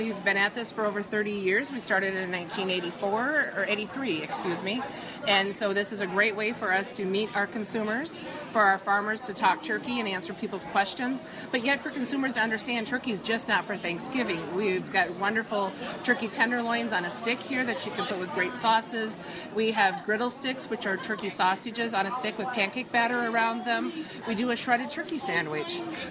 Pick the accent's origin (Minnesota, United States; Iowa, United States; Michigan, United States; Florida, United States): Iowa, United States; I am from Iowa. I'm from Northeast Iowa.